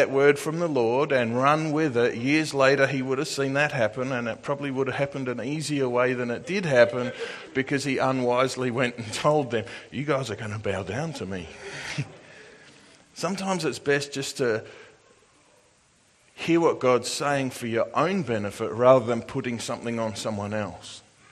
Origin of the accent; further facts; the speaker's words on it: Australia; I'm not. I'm Australian. We have an abruptness about our culture.